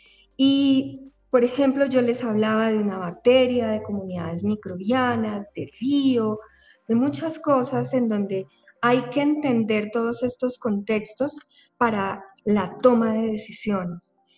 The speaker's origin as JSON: {"language": "Spanish", "country": "Colombia", "said": "desde el entendimiento de nuestra realidad como sociedad colombiana y nuestro contexto colombiano"}